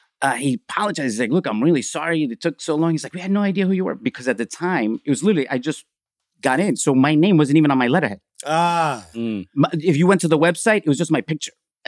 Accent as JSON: {"language": "English", "town": "Queens", "region": "New York", "country": "United States", "tie": "born or raised there", "said": "I'm born and raised in Corona, Queens, to immigrants' parents from Ecuador."}